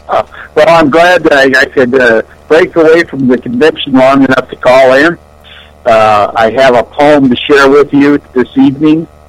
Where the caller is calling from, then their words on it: St. Petersburg, Florida, United States; I'm calling in from St. Petersburg, Florida this evening.